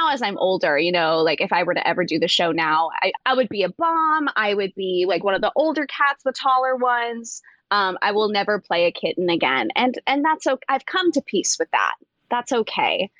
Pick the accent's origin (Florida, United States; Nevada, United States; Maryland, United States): Nevada, United States; Las Vegas; I'm from Las Vegas.